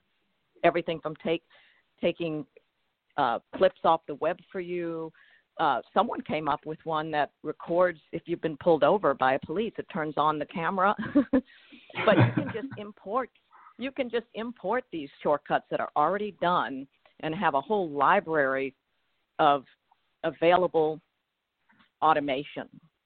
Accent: New Orleans, Louisiana, United States; I'm from New Orleans, and we call it Land Yap.

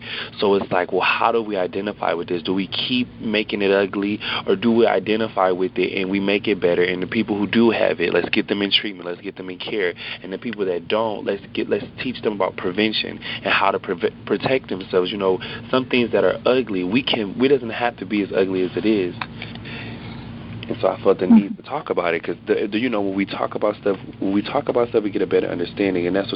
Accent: Hamtramck, Michigan, United States; I grew up in Hamtramck, very, very diverse city. So that's where I grew up, and I went to school. I went to all the Hamtramck schools

